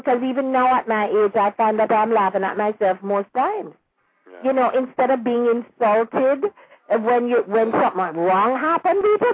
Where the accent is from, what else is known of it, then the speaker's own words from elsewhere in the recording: Kingston, Jamaica; because we're all from Jamaica, or because we're all from Kingston, we knew everybody else